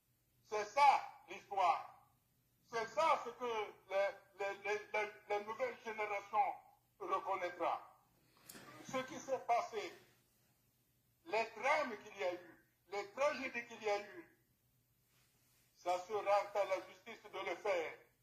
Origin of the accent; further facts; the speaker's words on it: Republic of the Congo; Et les solutions chez nous, au Congo, se trouvent dans notre propre histoire.